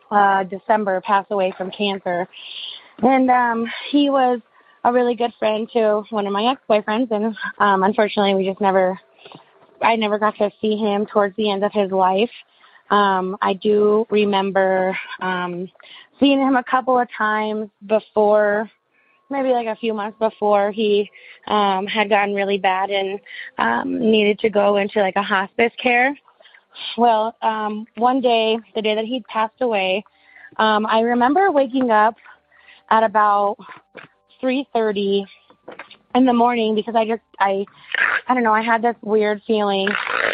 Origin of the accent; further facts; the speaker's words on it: Denver, Colorado, United States; I am from Denver, Colorado.